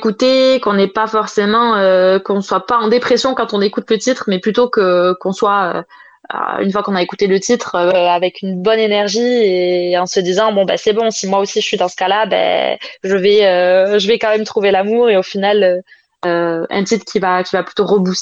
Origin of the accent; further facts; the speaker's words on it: France; je suis française, j'ai cette chanson